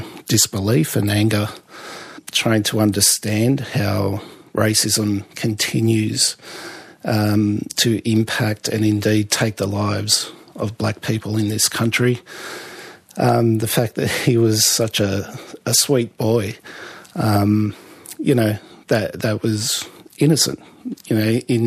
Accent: Australia; As an Aboriginal person, I think as an Australian

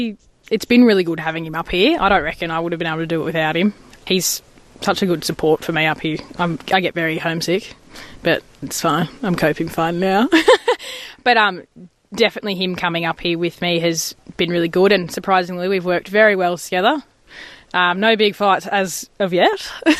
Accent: Tamworth, New South Wales, Australia; I'm a station hand here at Lindervale, and I'm originally from Tamworth in New South Wales.

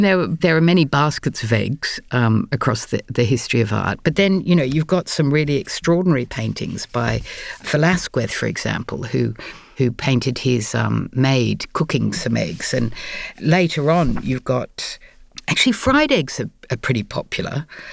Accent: Australia; now in London, United Kingdom; I'm an Australian writer who lives in London.

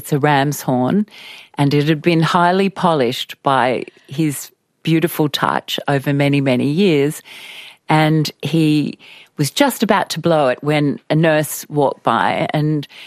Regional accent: Sydney, New South Wales, Australia; So I grew up on the leafy north shore of Sydney and you know, went to a normal primary school and then went to high school.

